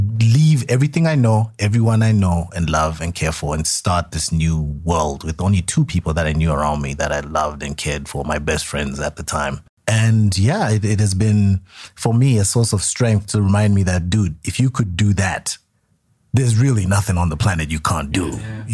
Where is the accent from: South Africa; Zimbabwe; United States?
Zimbabwe; Harare; moved away; I lived in the most comfort zone place where I grew up in Harare. It was almost like a cushy place, just the lap of luxury.